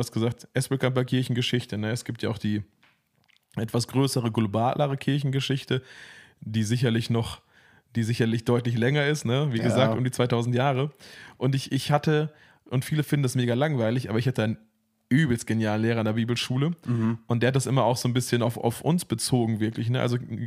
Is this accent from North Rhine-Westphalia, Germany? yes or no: yes; Bielefeld, North Rhine-Westphalia, Germany; ich komme aus Bielefeld.